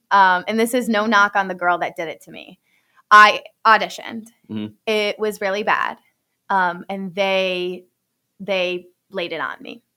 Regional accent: Liverpool, New York, United States; I grew up there. I love Syracuse.

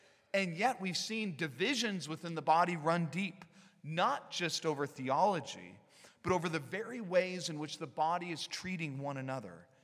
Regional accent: California, United States; where I was raised in Northern California

